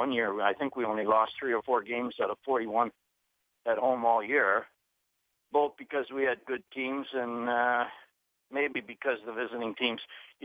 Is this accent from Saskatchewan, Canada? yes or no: yes; Saskatoon, Saskatchewan, Canada; now in Las Vegas, United States; I never dreamt in my life growing up in Saskatoon I'd end up in Vegas.